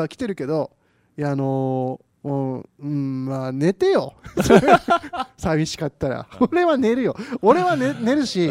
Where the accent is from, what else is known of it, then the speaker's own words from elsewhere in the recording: Akita, Japan; born there; 米にうるさいんですよ、すいません、秋田生まれだから 米どころだから慣れ親しんだところだから